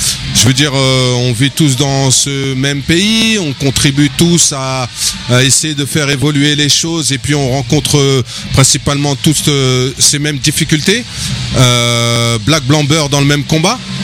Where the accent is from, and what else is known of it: Mantes-la-Jolie, Île-de-France, France; born or raised there